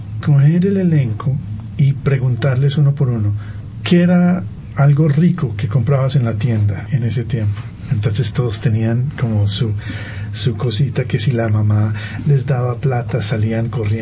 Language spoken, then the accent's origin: Spanish; Antioquia, Colombia; siendo tan enamorados como somos de nuestra identidad como paisas